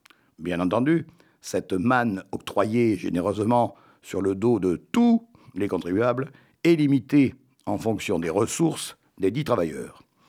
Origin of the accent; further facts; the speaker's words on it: Nouvelle-Aquitaine, France; Chez nous, en Périgord, dont la gastronomie a été vantée autant que son admirable beauté de site, le foie gras, c'est sacré.